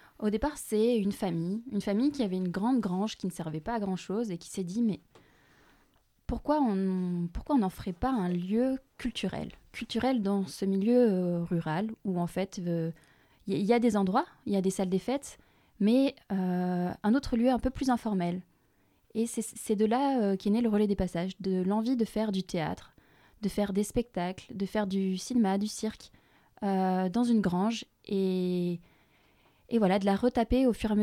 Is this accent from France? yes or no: yes; Tours, Centre-Val de Loire, France; Je suis une tourangelle.